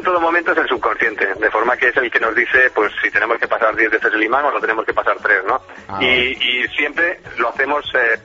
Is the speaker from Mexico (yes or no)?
no; Lugo, Galicia, Spain; Sí, y bueno, yo soy gallego.